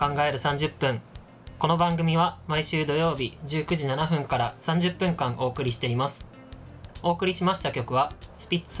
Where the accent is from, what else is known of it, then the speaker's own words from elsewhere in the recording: Gifu, Japan; 僕岐阜出身やから名古屋よく行ってたんやけどさ